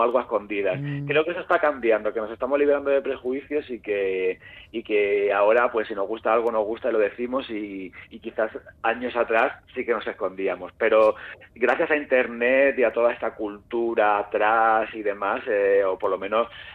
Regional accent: Murcia, Region of Murcia, Spain; A ver, yo soy de Murcia

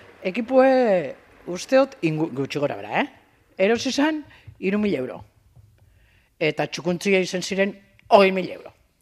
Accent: Basque Country, Spain; Ni Bizkaia jarran azalduztik gue, eta bizinaz hemen, pues, oin dala, 12 urte.

